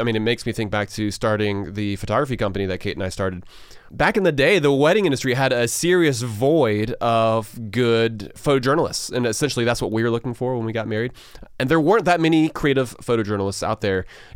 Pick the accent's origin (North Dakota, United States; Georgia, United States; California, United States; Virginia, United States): Georgia, United States; Augusta; as a kid growing up in Augusta, I mean, the Atlanta Braves were it.